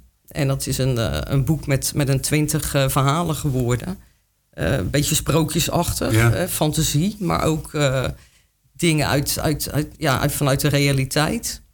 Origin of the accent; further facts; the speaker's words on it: Vlaardingen, South Holland, Netherlands; born there; now in Capelle aan de IJssel, Netherlands; Ik ben geboren in Vlaardingen, 1970. Dus even snel gerekend, ik ben 51 jaar.